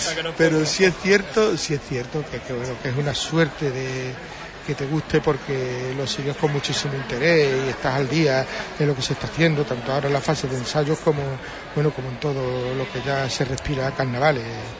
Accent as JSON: {"language": "Spanish", "town": "Huelva", "region": "Andalusia", "country": "Spain", "said": "me siento honrado de que la gente del carnaval de mi tierra, la gente del carnaval de Huerva"}